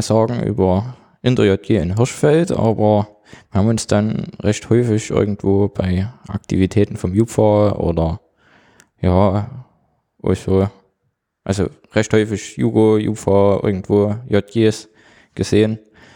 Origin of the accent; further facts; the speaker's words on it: Wolfersgrün, Saxony, Germany; now in Obergrünitz, Germany; Ich komme aus, ursprünglich Wolfersgrün und aktuell wohne ich so ein bisschen in Obergrinitz.